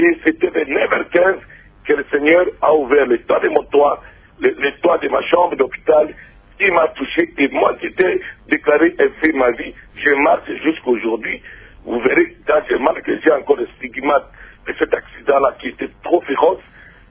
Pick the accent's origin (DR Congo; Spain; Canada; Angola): Angola; comme je viens de l'Angola, on devait couper la jambe